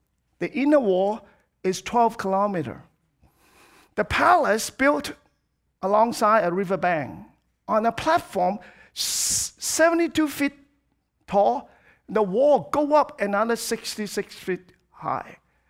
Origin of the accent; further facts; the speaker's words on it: Hong Kong; Now, I was born and raised in Hong Kong, a tiny little space with 7.5 million people.